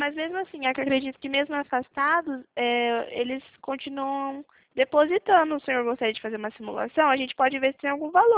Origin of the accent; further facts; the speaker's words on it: Presidente Prudente, São Paulo, Brazil; Eu sou aqui de Presidente Prudente, interior de São Paulo